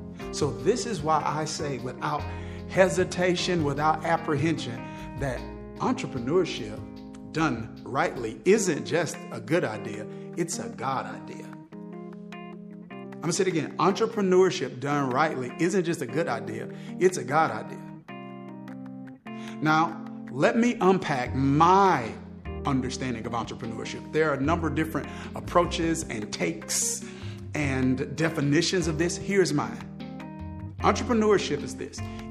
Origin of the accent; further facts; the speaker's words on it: Mississippi, United States; I grew up in Mississippi in church having to memorize this prayer called the Model Prayer, the Lord's Prayer.